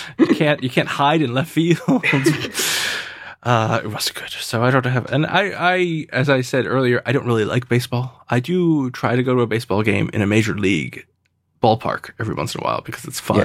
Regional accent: United States; I'm an American, so you're kind of forced to play baseball when you're a kid.

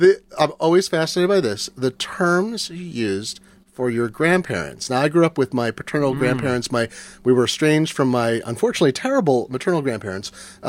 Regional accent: Eugene, Oregon, United States; I grew up in Eugene, Oregon, which is connected by Underground Railroad to Boulder, Colorado, Ithaca, New York, and Santa Cruz, California.

